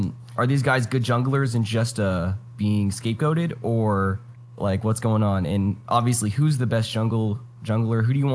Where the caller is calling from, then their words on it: Valdosta, Georgia, United States; Hey, I'm calling from Valdosta, Georgia.